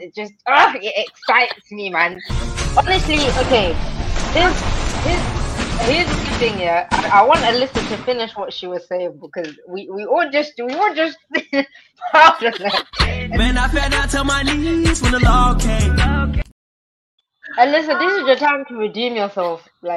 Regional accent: England, United Kingdom; And then someone said they liked my accent. I don't know who it was. Thank you. I'm English, agreed.

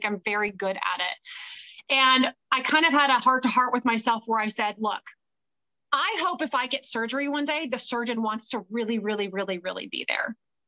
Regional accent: Los Angeles, California, United States; I'm born and raised in Los Angeles. I always wanted to be a UCLA Bruin.

